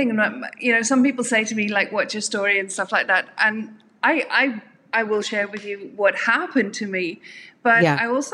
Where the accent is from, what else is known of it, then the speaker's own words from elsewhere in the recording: Ireland; now in South Africa; So originally, I'm from Ireland. Originally, I spent most of my adult life in South Africa, but originally from Ireland.